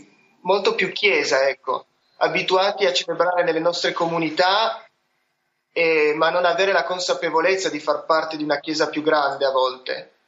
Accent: Reano, Piedmont, Italy; Siamo di Reano, in provincia di Torino, siamo sposati da 10 anni

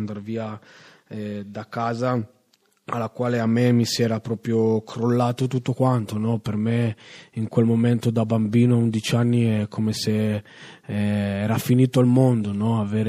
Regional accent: Genoa, Liguria, Italy; Io sono nato e cresciuto a Genova. E i miei genitori si sono conosciuti qua negli anni 80, mio padre del Cile, mia madre dell'Ecuador.

